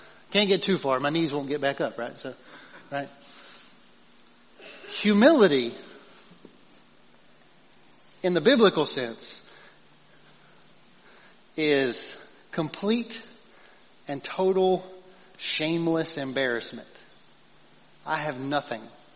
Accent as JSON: {"language": "English", "country": "United States", "said": "I'm an American, right? We have a floor to our humility."}